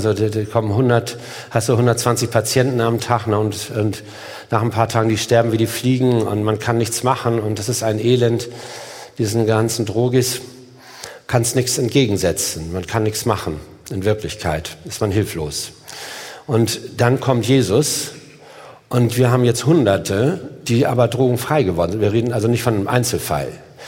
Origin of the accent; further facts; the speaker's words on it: Hamburg, Germany; Ich komme nicht aus Deutschland, das sage ich immer, ne? Ich komme aus Hamburg.